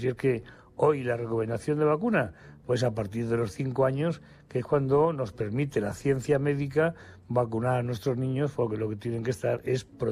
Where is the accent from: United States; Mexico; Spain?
Spain; como muchos españoles